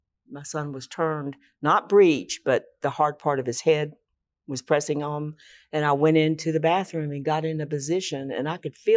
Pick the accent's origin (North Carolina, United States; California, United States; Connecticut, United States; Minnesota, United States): North Carolina, United States; Charlotte; born there; I was born in Charlotte.